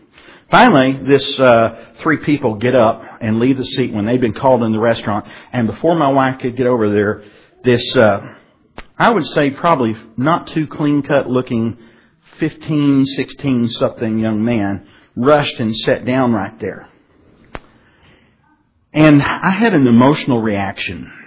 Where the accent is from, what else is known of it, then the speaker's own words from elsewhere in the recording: Springfield, Illinois, United States; I actually did some of my growing up in Springfield, Illinois